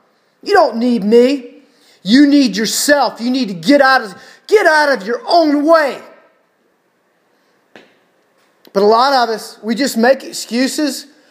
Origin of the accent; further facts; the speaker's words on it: Georgia, United States; I'm from South Georgia. I don't know if I can imagine that. I've never been to Times Square.